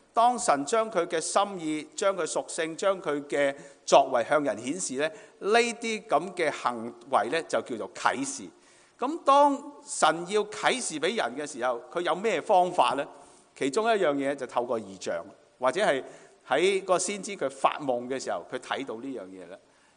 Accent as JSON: {"language": "Cantonese", "country": "China", "said": "我們中國人聽到就哇正啊，海味、野味。"}